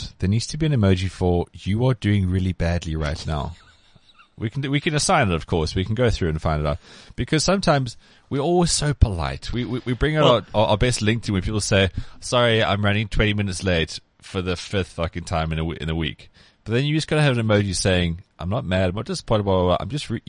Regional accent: Cape Town, Western Cape, South Africa; You know, I'm from the Cape Flats, so people are shooting every shit up and stuff.

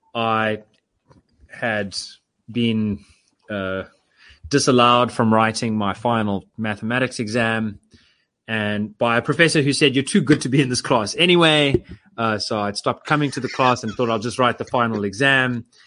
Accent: South Africa; tell us your story, why do you speak Russian? I'm South African.

